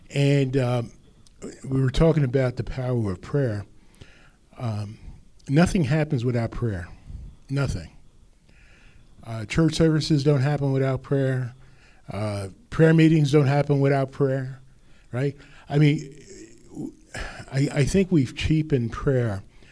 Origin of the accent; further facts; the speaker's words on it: Rutherford, New Jersey, United States; And they were from my hometown up in Rutherford.